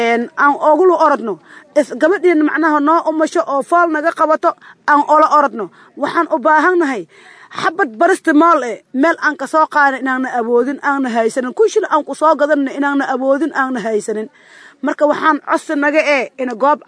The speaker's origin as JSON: {"language": "Somali", "region": "Middle Shabelle", "country": "Somalia", "said": "oo gobolka Shabeelaha dhexda Jowhar u dhow ayaan ka soo wada qaxnay waxaan deganahay kaamkaas"}